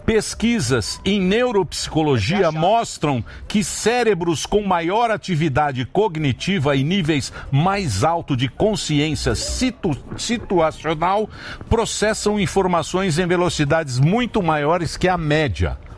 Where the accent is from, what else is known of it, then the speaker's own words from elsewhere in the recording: São Manuel, São Paulo, Brazil; Eu sou de São Manuel.